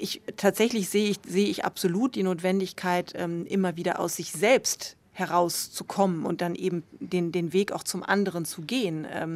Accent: Münster, North Rhine-Westphalia, Germany

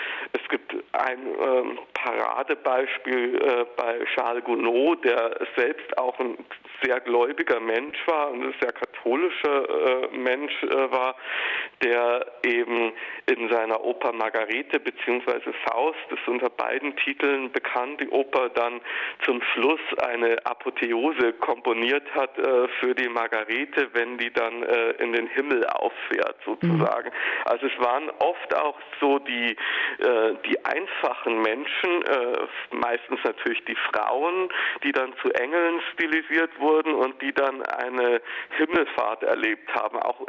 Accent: Bavaria, Germany; Und ich komme ja ursprünglich aus Bayern.

